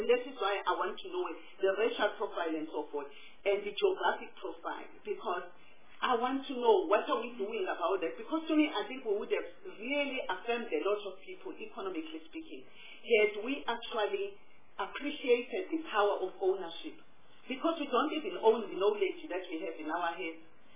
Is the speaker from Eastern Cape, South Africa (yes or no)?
no; KwaZulu-Natal, South Africa; we have a lot of in KwaZulu-Natal, I'm from KwaZulu.